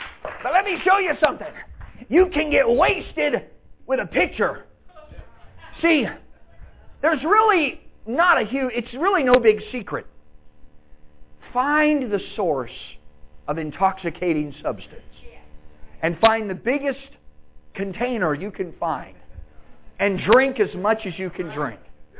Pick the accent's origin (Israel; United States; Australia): United States; California; And of course, I'm from California and there's, you know, vineyards everywhere